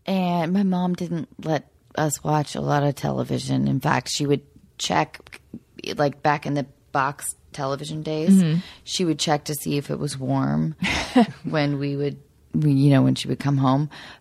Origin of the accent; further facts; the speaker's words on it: Seattle, Washington, United States; But just the idea of, growing up in Seattle, that is so foreign to me, that whole thing.